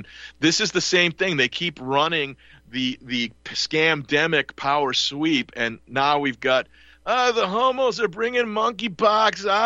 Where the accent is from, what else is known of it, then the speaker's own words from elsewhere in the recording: Milwaukee, Wisconsin, United States; I grew up in Milwaukee as a little boy, was a big Green Bay Packer fan under Vince Lombardi.